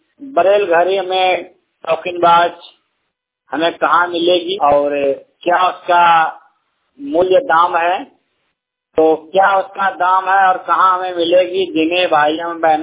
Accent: Bihar, India; Bhagalpur district Bihar का रहने वाला हूँ।

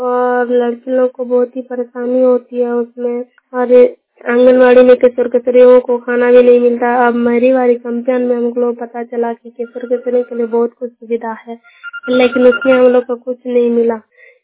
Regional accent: Sangda, India; और मैं संगड़ा गांव की रहने वाली हूँ, पंचायत गोडी, प्रखंड निमरी।

